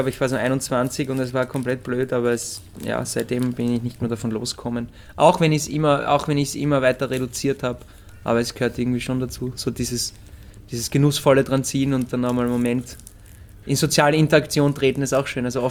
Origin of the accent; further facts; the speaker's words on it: Austria; Eine Zigarette drehen, das sagen wir halt Wutzeln als Österreicher.